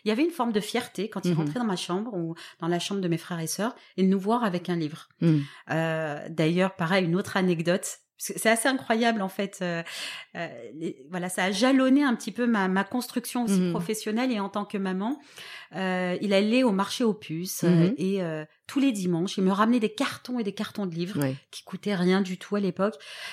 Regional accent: Toulon, Provence-Alpes-Côte d'Azur, France; Alors, moi, je viens de Toulon, donc qui est une ville que tout le monde connaît près de Marseille. Je suis l'aînée de 7 enfants, donc de parents maghrébins.

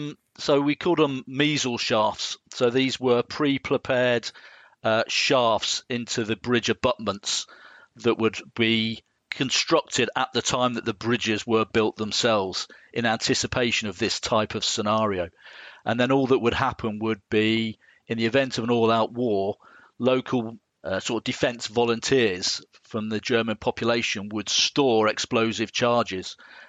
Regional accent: Farnborough, South East England, United Kingdom; I grew up in Farnborough, just north of Aldershot, so there was a very heavy parachute regiment influence locally

